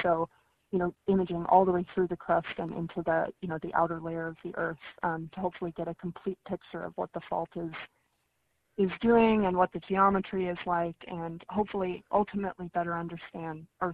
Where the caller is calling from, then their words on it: Santa Cruz, California, United States; I'm in Santa Cruz, and we're currently shelter in place. So I'm calling from my home in Santa Cruz.